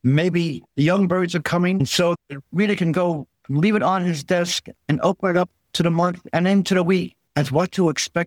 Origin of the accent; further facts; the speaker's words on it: Long Island, New York, United States; accent: Long Island; Okay. I'm originally from Long Island. I still have my Long Island accent.